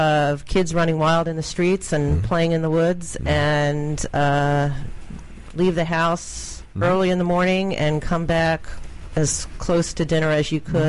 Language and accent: English; Massachusetts, United States; Originally from here, but grew up in Boston, outside of Boston, Massachusetts.